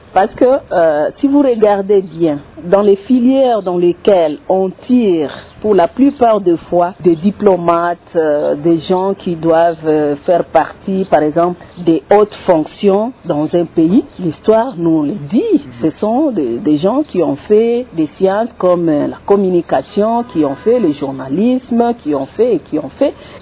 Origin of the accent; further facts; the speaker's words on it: Chabunda, South Kivu, DR Congo; born there; je suis né à Chabunda le 23 mars 1972 et j'ai 3 enfants.